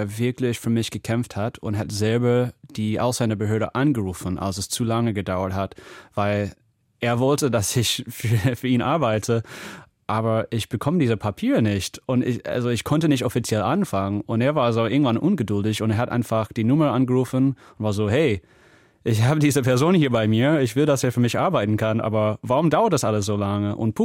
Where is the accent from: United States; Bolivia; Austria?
United States; German is a second language; now in Germany; ich bin weiß, ich komme aus den USA, ich kann ziemlich gut Deutsch.